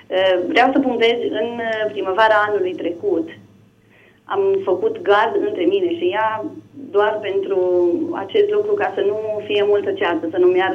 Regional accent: Maramureș County, Romania; Eu sunt din Maramureș.

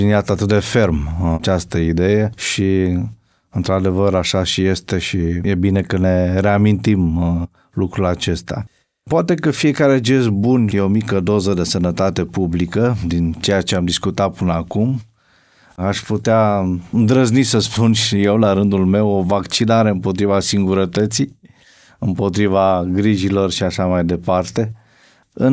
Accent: Romania; trăind într-o țară creștină, așa cum ne place nouă ca români să spunem

